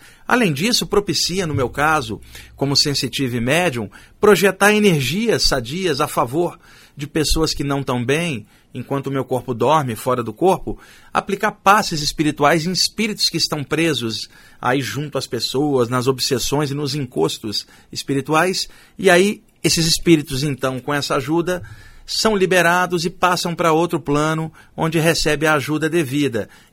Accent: Rio de Janeiro, Brazil; now in São Paulo, Brazil; eu moro no bairro da Saúde há 10 anos. Desde que eu vim do Rio para São Paulo, logo no início da década de 90, a minha área sempre foi ali a Zona Sul.

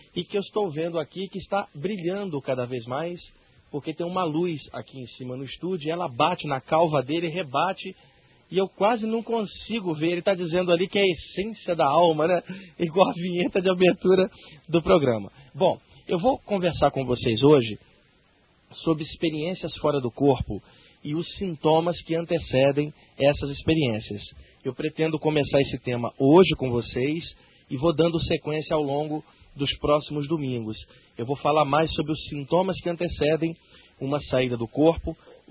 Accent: Rio de Janeiro, Brazil; moved away as an adult; now in São Paulo, Brazil; eu tenho atualmente 42 anos. Eu sou carioca, moro em São Paulo desde 1989.

